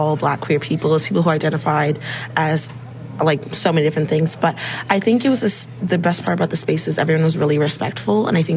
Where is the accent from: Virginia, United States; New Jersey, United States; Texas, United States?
Virginia, United States; Arlington; I'm from Arlington, Virginia.